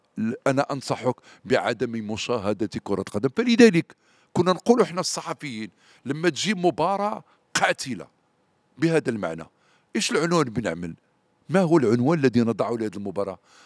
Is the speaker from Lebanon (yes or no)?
no; Morocco; يعني إحنا كمغاربة كإعلام مغربي كجمهور مغربي تلقينا أكبر صدمة